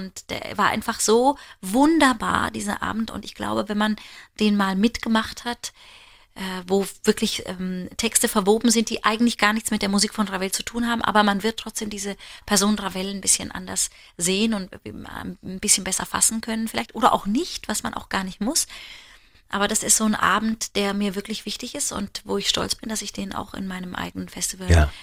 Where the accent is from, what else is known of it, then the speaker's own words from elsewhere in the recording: Germany; vielleicht muss man sich ein bisschen vorstellen, wir als Deutsche, diese erzbirgische, wie heißt es, diese Weihnachtspyramide.